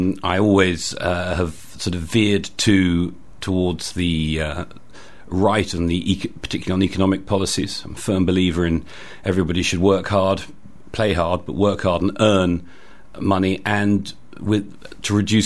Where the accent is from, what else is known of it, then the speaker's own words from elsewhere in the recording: Bristol, South West England, United Kingdom; also born or lived in London; born and bred in Bristol, went to school in Clifton, and lived in North Somerset as a growing as part of, you know, with my parents. Went to London, did 10 years in London in my 20s, and then came back to Bristol.